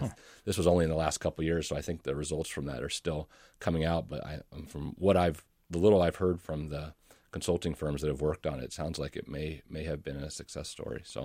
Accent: White Bear Lake, Minnesota, United States; And I'm also from White Bear Lake and familiar with Bald Eagle Lake

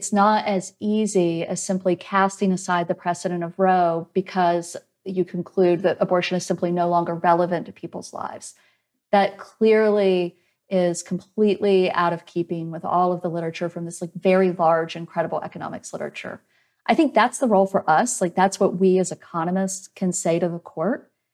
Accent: Deep South, United States; I'm from the Deep South originally. I'm from the Georgia-Alabama border. Women from where I am from are going to experience enormous reductions in access to abortion.

